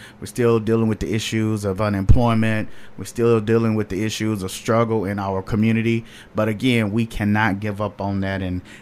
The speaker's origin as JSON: {"language": "English", "town": "Macon", "region": "Georgia", "country": "United States", "said": "and you know, I'm from the Macon area."}